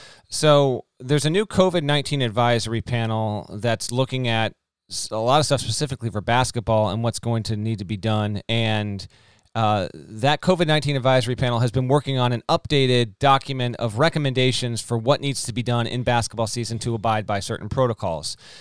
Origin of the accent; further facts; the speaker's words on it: Connecticut, United States; let's just use my home state, school A in Connecticut and school B in Connecticut